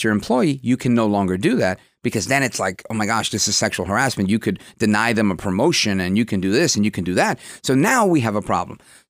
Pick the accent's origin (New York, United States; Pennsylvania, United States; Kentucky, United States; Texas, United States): New York, United States; Brooklyn; also born or lived in New Jersey; I've told you before, I grew up in Brooklyn. It was a very mixed neighborhood, very mixed. But moved to Jersey, not very mixed at all.